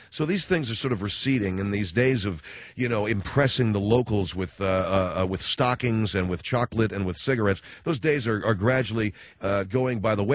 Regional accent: United States; I said, dude, I guess you figure I'm from America, I'm loaded.

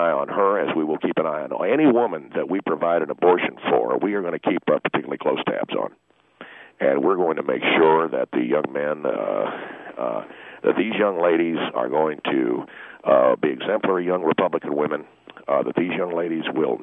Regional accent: Texas, United States; Let me tell you why it is that, as a Texan... You know, don't, as Governor Bush said, don't mess with Texas, okay?

